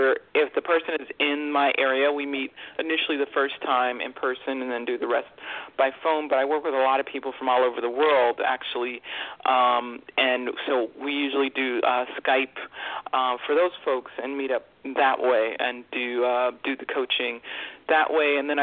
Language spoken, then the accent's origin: English; Alabama, United States; You know, I grew up in Alabama. I've got those southern roots.